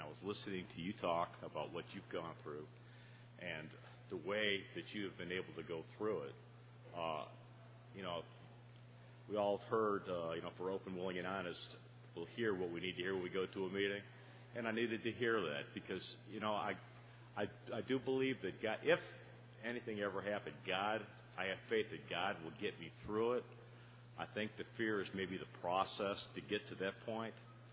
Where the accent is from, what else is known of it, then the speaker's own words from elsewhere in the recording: New Orleans, Louisiana, United States; I'm an alcoholic, and I'm from New Orleans, Louisiana.